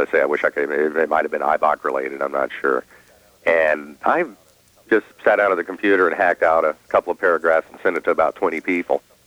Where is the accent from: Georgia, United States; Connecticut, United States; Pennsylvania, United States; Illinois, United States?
Georgia, United States; Atlanta; doing the standard DXing thing from, you know, while growing up in the Atlanta area.